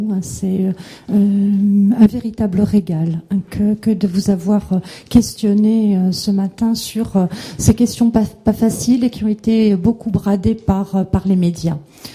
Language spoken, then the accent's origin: French; Flanders, Belgium; Je suis une Flamande d'origine, donc en reconnaissance quand je suis à Bruges, à Bruxelles